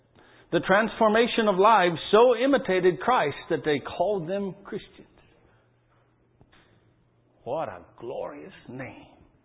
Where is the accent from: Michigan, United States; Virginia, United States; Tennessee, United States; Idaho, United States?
Tennessee, United States; When I was a boy, just east of us where we grew up there in Tennessee